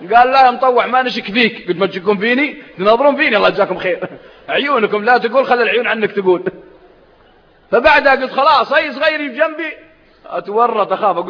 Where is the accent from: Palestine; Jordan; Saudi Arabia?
Saudi Arabia; منطقة عندنا في السعودية منطقة الحوية تعرفونها منطقة باردة أيام الشتاء